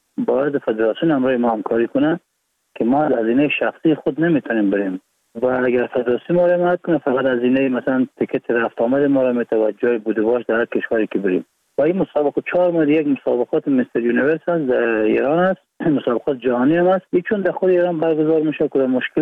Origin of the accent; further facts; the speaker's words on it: Baghlan, Afghanistan; also born or lived in Iran; بلند ایران هستم و 31 سال سنم است. از ولایت بغلان هستیم و متولد ایران هستم.